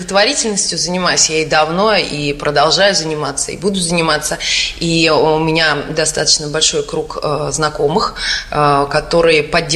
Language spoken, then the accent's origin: Russian; Moscow, Russia; born there; now in Moscow Oblast, Russia; Я родилась в Москве, мои родители родились в Москве, бабушка с дедушкой по папиной линии тоже родились в Москве. Но на текущий момент мы замкадыши